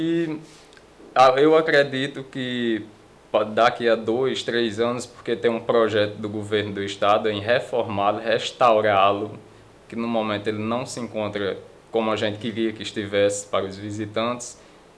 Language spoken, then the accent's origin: Portuguese; Sousa, Paraíba, Brazil; Sou natural da cidade de Sousa, a cidade conhecida como a cidade do Vale dos Dinossauros, né? Tem um parque turístico aqui.